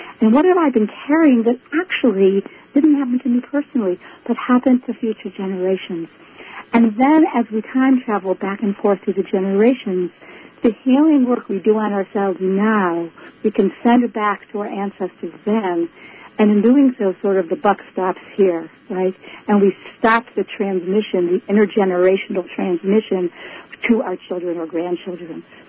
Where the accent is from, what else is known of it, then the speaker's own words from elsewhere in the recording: Buffalo, New York, United States; And what's interesting is that I grew up in Buffalo, New York, which is the other end of the Iroquois Nation.